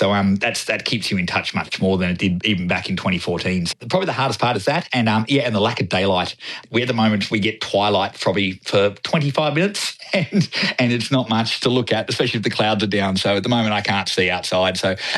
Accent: Hobart, Tasmania, Australia; being in Tasmania, and I'm from Hobart, it's like the gateway to Antarctica

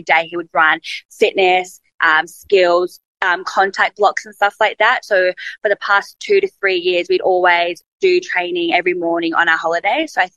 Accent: Manly, New South Wales, Australia; So I grew up in Manly, so on the Northern Beaches, and my upbringing was really like family orientated, very sporty.

